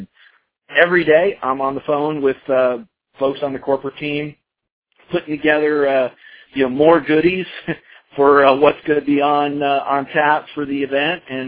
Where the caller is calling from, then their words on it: Colorado, United States; I'm calling in from Colorado this evening.